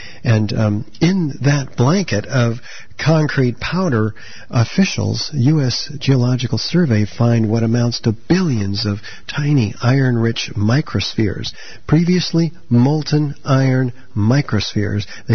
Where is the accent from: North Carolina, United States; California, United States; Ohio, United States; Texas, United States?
California, United States; San Francisco; I'm an architect of 23 years. I'm a member of the American Institute of Architects. I'm from the San Francisco Bay Area.